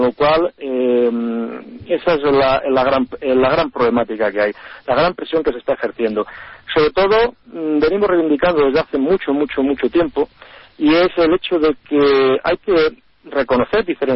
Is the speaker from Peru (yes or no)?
no; Spain; para nosotros, como productores españoles, es contraproducente